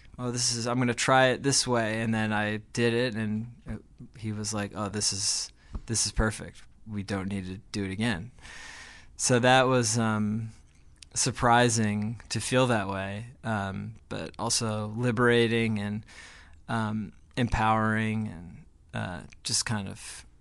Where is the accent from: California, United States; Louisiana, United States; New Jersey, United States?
New Jersey, United States; Ezra and I grew up together in New Jersey, and we were in probably a dozen bands between like middle school and the end of high school.